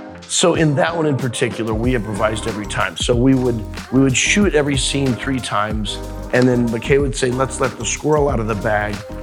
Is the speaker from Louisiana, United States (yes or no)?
no; Missouri, United States; The Chiefs. I grew up in Missouri.